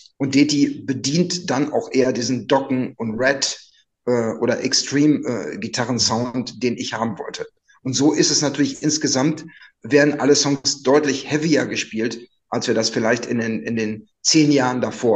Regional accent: Münster, North Rhine-Westphalia, Germany; Detlef und ich, wir kommen ja beide aus Münster

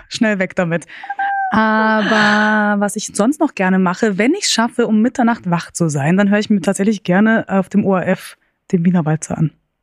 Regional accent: Munich, Bavaria, Germany; aber ich bin ja auch aus München. Da ist man ja schnell überall.

